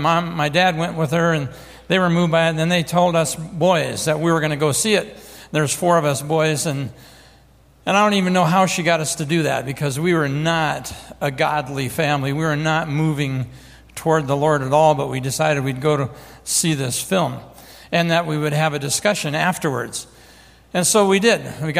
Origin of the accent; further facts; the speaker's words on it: Rapid City, South Dakota, United States; She started going to the local Assembly of God church where I grew up out in Rapid City, South Dakota.